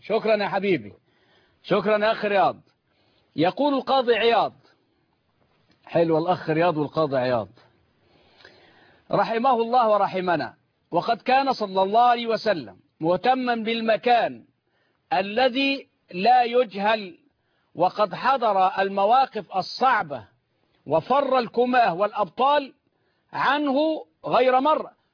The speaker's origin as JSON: {"language": "Arabic", "town": "Mit Antar", "region": "Dakahlia", "country": "Egypt", "tie": "born or raised there", "said": "وأبشرك، أمس فقط في قريتي ميت عنتر"}